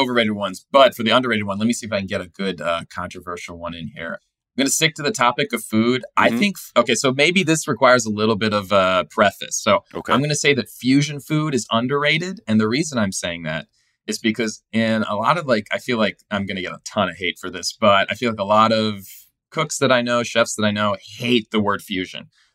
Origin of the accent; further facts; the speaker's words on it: California, United States; now in New York, United States; I live in New York. I'm from California.